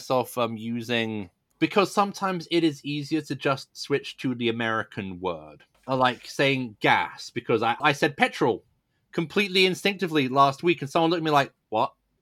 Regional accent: United Kingdom; now in United States; when I'm out and about living in America, I am more British.

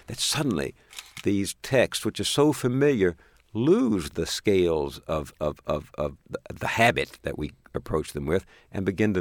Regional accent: Texas, United States; I grew up a Baptist in East Texas.

